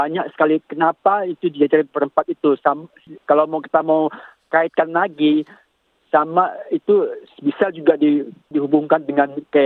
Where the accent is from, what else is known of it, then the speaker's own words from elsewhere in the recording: Sumatra, Indonesia; Saya, dari Sumatera betul